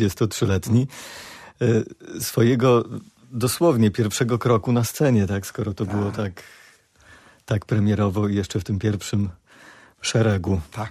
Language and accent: Polish; Gdynia, Pomeranian Voivodeship, Poland; ja też mieszkam w Śródmieściu Gdyni, więc bardzo rozumiem takie... To ty jesteś chłopak ze Śródmieścia, ja jestem chłopak ze Śródmieścia